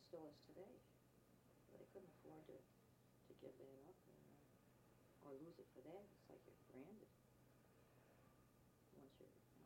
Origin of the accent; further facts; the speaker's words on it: New York, United States; And there was this one particular girl, a playmate that I had, and I was from the Adirondacks, so there you, it was really a weird place because they never seen colored people